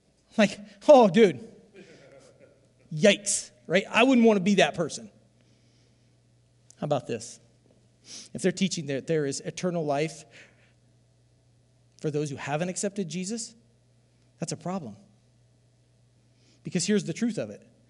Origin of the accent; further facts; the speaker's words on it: Iowa, United States; I can't pronounce a Greek word, so I didn't even put it in there because I'm from Southeast Iowa.